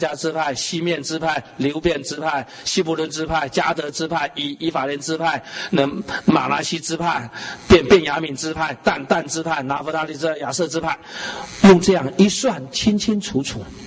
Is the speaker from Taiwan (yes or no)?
yes; Wugu, New Taipei, Taiwan; 你知道我们家乡在五股乡台北县